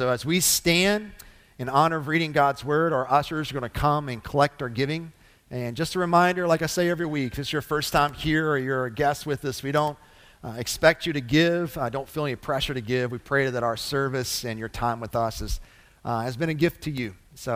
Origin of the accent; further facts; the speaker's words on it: Kentucky, United States; So that's one beautiful thing of growing up in Kentucky.